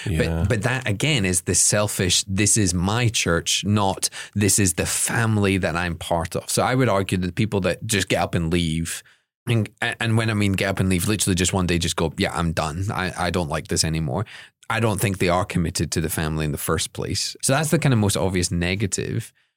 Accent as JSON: {"language": "English", "region": "Scotland", "country": "United Kingdom", "said": "because I'm Scottish, I often recognize the negative first."}